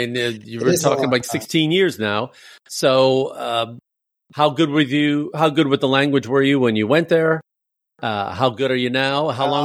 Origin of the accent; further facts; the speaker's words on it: Chicago, Illinois, United States; also born or lived in New York; I'm from Chicago originally, but I lived in New York as well.